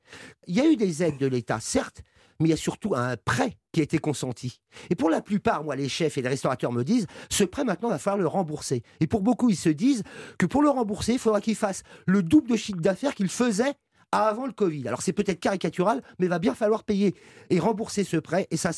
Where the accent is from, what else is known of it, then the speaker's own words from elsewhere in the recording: Paris, Île-de-France, France; Je suis un pur parisien, hein.